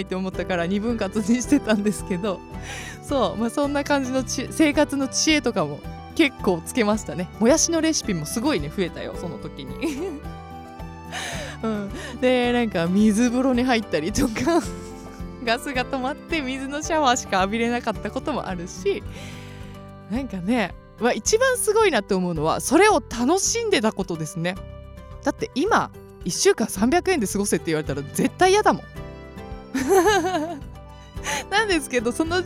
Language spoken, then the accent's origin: Japanese; Nagano, Japan; moved away as an adult; now in Tokyo, Japan; 私は18歳かな、高校卒業してすぐにね上京しました。専門学校のボーカル学科に通うために上京したんですけど、まあ、私ね本当にふるさとが大好きで、もうふるさとより大切な場所って未だにないし、多分これからもできないんじゃないかなってすごく思ってるぐらい、ふるさと長野のことを愛して